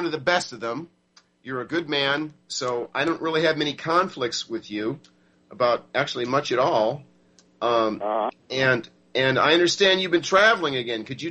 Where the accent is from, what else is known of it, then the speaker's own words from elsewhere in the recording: United States; Well, importantly, I, as an American, I actually know where that is.